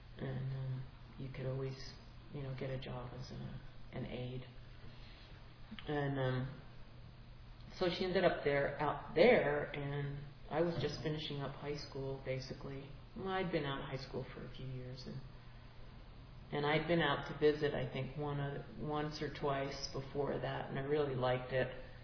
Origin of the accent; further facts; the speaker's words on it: New Jersey, United States; now in Montana, United States; Yeah, I grew up in New Jersey. And it's pretty wild that I am all the way out here.